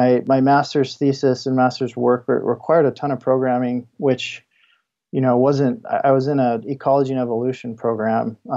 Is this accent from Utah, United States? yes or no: yes; Utah, United States; I'm from Utah, state Utah, in the U.S. originally.